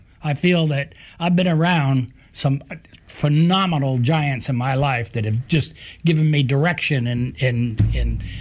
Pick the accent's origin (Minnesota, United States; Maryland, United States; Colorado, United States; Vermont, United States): Vermont, United States; I grew up in Vermont, so, yeah. I mean, that's a long ways away from the Mobile Tensaw Delta.